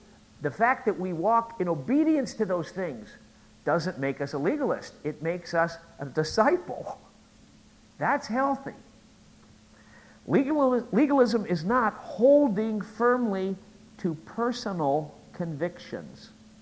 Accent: Midwest, United States; folks, I grew up in the Midwest.

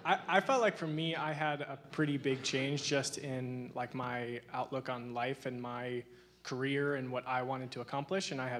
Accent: Columbus, Ohio, United States; So I went to school at Ohio State, so I'm from Columbus, Ohio.

